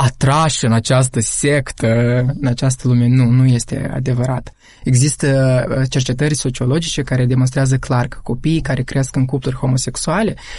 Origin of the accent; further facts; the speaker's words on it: Moldova; Ba nu, suntem aici, trăim aici, ne-am născut aici.